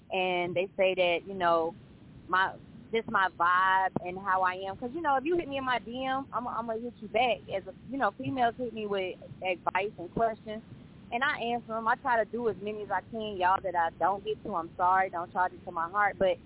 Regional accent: Atlanta, Georgia, United States; I am from Zone 6 ATL, Atlanta, Georgia, and I'm a femcee out here doing my thing, man.

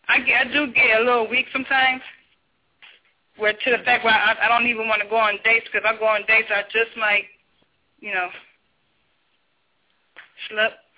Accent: Chicago, Illinois, United States; I'm actually from Chicago area.

